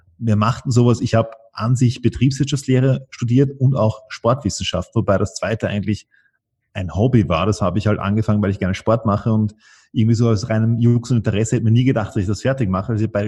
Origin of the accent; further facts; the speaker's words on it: Vienna, Austria; moved away; Wir hatten ein Haus am Land und ich war auch eine Zeit, also ich war, einen Teil meiner Schulkarriere war ich in Wien, einen Teil meiner Schulkarriere war ich am Land draußen. Zu dem Zeitpunkt mit 16 war ich wieder in Wien.